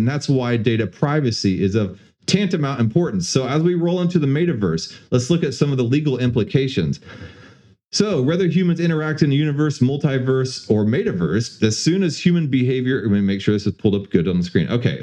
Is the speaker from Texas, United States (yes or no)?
yes; Houston, Texas, United States; You know, I grew up in Houston.